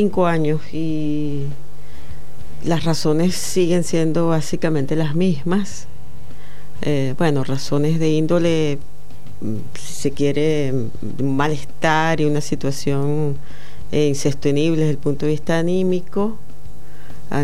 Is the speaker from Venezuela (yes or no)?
yes; Chacao, Miranda, Venezuela; Sí, yo soy de Chacao, justamente.